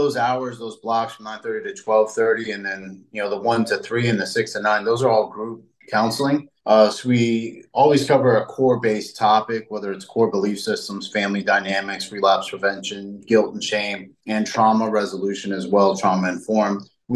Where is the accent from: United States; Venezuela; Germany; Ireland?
United States; Florida; now in Tennessee, United States; We're going to do it up in Tennessee. I'm originally from Florida.